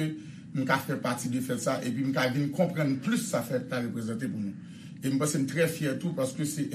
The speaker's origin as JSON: {"language": "French", "country": "Haiti", "said": "fier en tant qu'haïtien"}